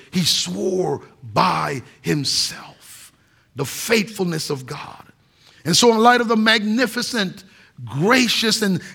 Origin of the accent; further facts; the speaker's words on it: U.S. Virgin Islands; I grew up in the Virgin Islands. All of us, every single person, 99% of us were black.